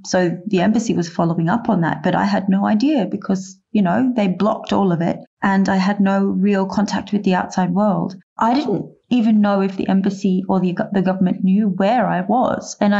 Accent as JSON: {"language": "English", "country": "Australia", "said": "And I just assumed being an Australian, I'd be pretty safe."}